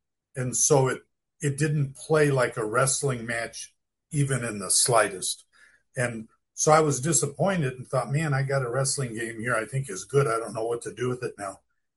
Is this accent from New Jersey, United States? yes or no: no; Cleveland, Ohio, United States; born there; in the Cleveland area where I was born and lived in Cleveland at that time.